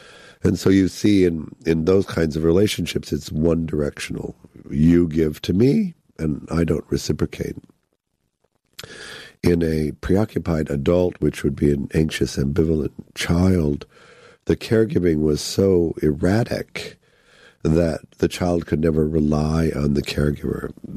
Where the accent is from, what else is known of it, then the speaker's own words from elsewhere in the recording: Chicago, Illinois, United States; No, I grew up in Chicago.